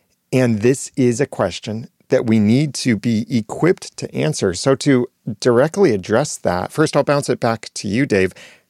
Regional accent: United States; Well, I'm consistent with my standards as an American

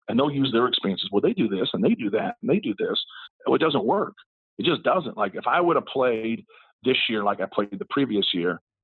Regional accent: Indiana, United States; I grew up on a college campus. I grew up on Ball State's campus. I used to go watch Ball State's games when I was a little kid.

